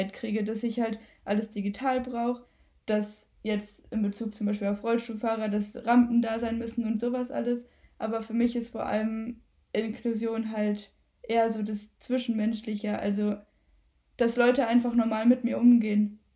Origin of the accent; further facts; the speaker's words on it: Nörten-Hardenberg, Lower Saxony, Germany; Vorher war ich bei uns in Nörten halt auf einer Gesamtschule.